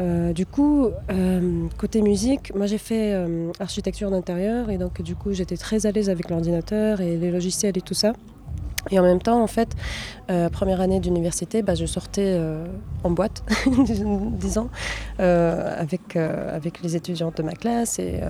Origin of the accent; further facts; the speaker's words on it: Qatar; also born or lived in Tunisia; C'est-à-dire que, en fait, j'ai grandi au Qatar aussi, jusqu'à mes 18 ans. Et mes parents, ils sont tunisiens, et donc 18 ans, j'ai eu grand bac. Et j'ai décidé de partir à Tunis pour étudier et puis pour voir mon pays, quoi, pour vivre là-bas.